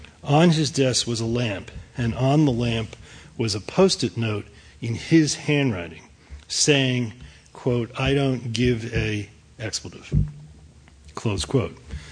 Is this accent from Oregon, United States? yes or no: no; New York, United States; In 1964, I was a kid growing up in Far Rockaway, a working-class section of Queens.